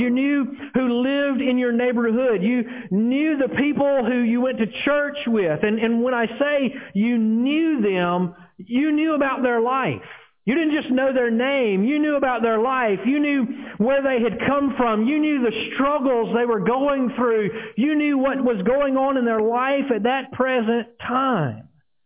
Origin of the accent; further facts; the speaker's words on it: Tupelo, Mississippi, United States; Growing up in Tupelo, the neighborhood that I lived in, I could just about tell you who lived in every house on the street we lived on.